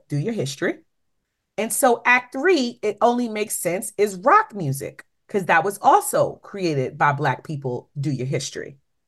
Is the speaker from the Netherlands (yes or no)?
no; New York City, New York, United States; But we're from New York City, y'all.